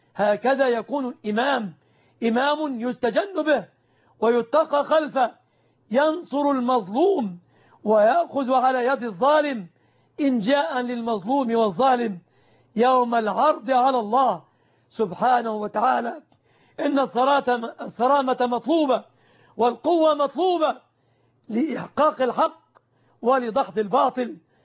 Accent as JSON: {"language": "Arabic", "country": "Egypt", "said": "بلادنا مصر"}